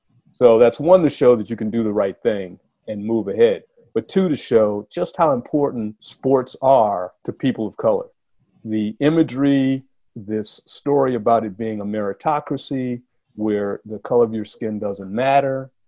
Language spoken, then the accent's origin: English; Washington, District of Columbia, United States; growing up in Washington, D.C., my father was a sports fan, my mother was a sports fan